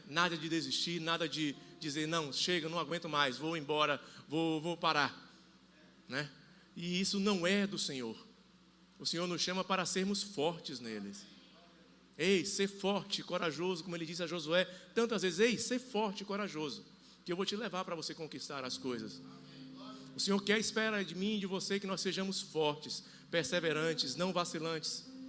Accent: Salvador, Bahia, Brazil; moved away as an adult; now in Germany; Sou daqui de Salvador, nasci aqui no Hospital Português há alguns anos atrás, né? Ainda sou tranquilo, estou em 1976, no século passado, literalmente

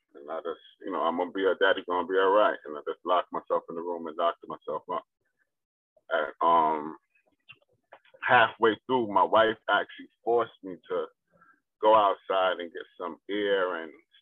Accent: Brooklyn, New York, United States; Yes. I grew up in Brooklyn and East New York, But I spent every summer in Barbados during the summer.

